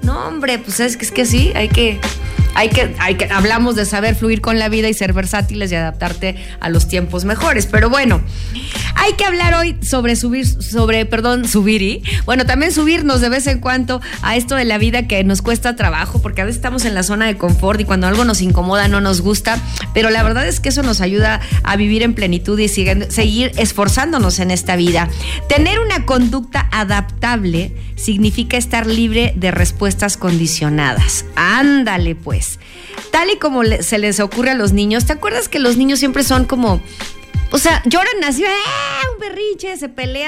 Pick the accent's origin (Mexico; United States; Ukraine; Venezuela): Mexico; porque todos somos iguales, todos somos mexicanos